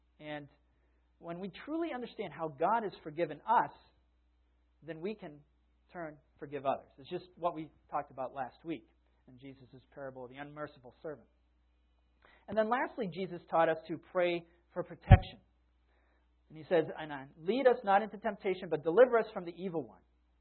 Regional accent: Massachusetts, United States; this is my home state in Massachusetts that this happened.

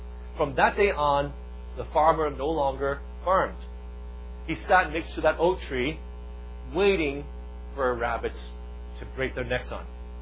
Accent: Hong Kong; I flunked all my Chinese classes when I was growing up in Hong Kong, from elementary school all the way through high school.

